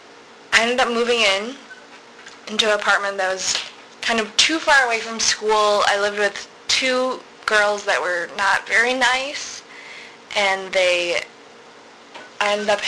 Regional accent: Dearborn, Michigan, United States; I was born in Dearborn, Michigan. I was also raised there.

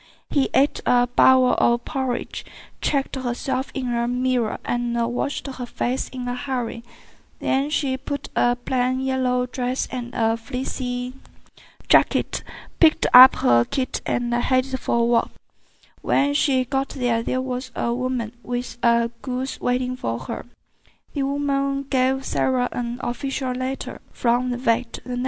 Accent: Taizhou, Jiangsu, China; English is a second language; I'd like to introduce my hometown. I came from Taizhou in Jiangsu province.

